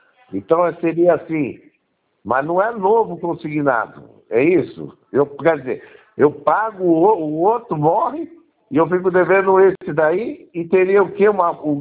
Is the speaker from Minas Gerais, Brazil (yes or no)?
no; São Paulo, Brazil; Eu tô aqui numa casa que eu tenho em Itapetininga, mas eu sou de São Paulo.